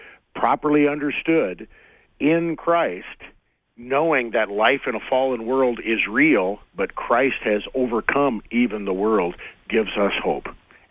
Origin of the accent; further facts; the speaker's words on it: Nebraska, United States; That's up in my neck of the woods. I'm from Northeast Nebraska too.